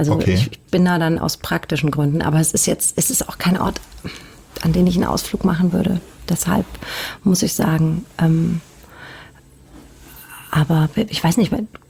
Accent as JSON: {"language": "German", "region": "Spessart", "country": "Germany", "tie": "born or raised there", "said": "da beerdigt worden, wo ich aufgewachsen bin, in so einem Spessardorf."}